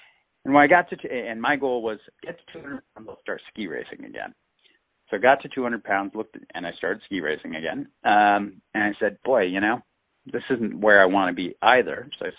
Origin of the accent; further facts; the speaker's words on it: California, United States; I grew up here in California. I went back east to the University of Rochester for college